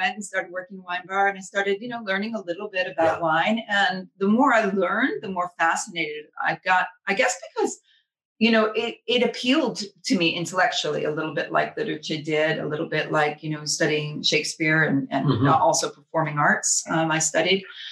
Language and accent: English; Maine, United States; I grew up in Maine, which is a state, not a town.